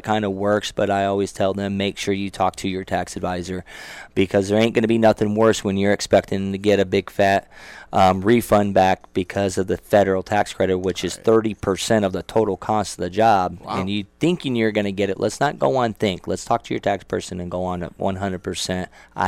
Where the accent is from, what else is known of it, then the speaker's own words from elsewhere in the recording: Lake Havasu City, Arizona, United States; being born and raised here and all about being, you know, where I grew up was in Havasu, is buy local, shop local.